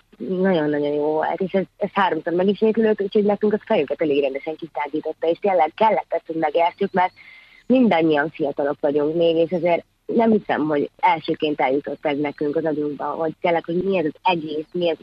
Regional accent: Hungary; Ugye, ahogy mondtam, én vidéki vagyok, én mentem haza, én otthon voltam

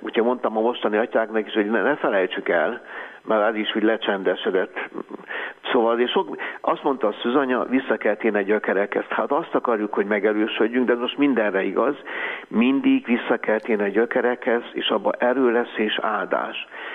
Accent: Szécsény, Nógrád, Hungary; born there; én Széchenybe születtem, tehát én még háznál

